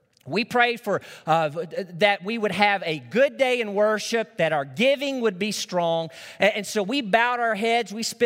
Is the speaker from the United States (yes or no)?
yes; Arkansas, United States; In the church that I grew up in Northeast Arkansas, we honestly, as a church, looking back, I can say this, we fell short of being this kind of a praying church.